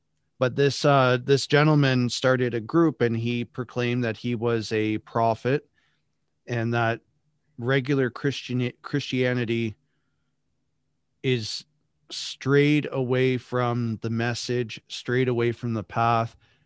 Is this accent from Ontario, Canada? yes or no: no; Saskatchewan, Canada; I'm from Canada, Saskatchewan, Canada, a little bit more northern.